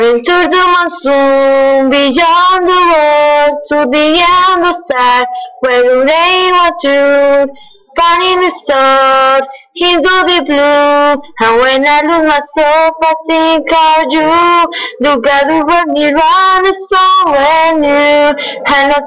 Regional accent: Bogota, Bogotá, Colombia; English is a second language; now in Puente Nacional, Colombia; I am 15 years old. I am from Bogota. I was born October the 24th in 1994. I live in Puente Nacional with my family.

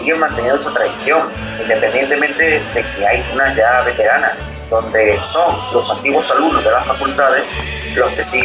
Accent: Andalusia, Spain; Mi tierra, Andalucía, en concreto, se da mucho el cante flamenco, la copla

